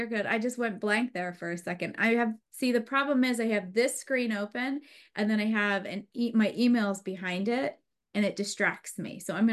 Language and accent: English; Worcester, Massachusetts, United States; I'm from Massachusetts. And he said, "Boston." I said, "Oh, I mean, not really. I mean, Worcester."